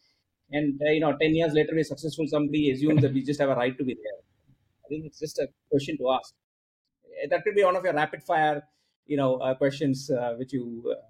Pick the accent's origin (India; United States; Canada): India; Mumbai, Maharashtra; I grew up in Mumbai. You know, so South Indian family, grew up in Jembur, which is, I think, one of the big epicenters of South Indians in Bombay. Went to school there, small little school there